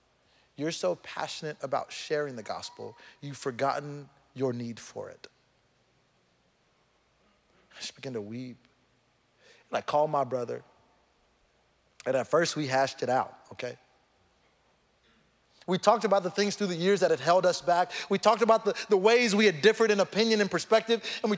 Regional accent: Missouri City, Texas, United States; we got ready to move from where we were to Houston, back to Houston. I'm from Missouri City, and I was like, you know what, we're coming back home.

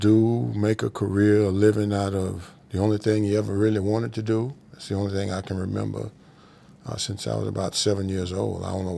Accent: Florida, United States; I always started slow because I'm from Florida, okay?

